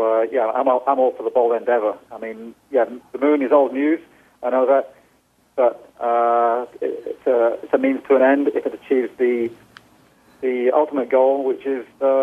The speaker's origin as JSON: {"language": "English", "country": "Norway", "said": "I come from Norway, and we have a rich tradition of explorers."}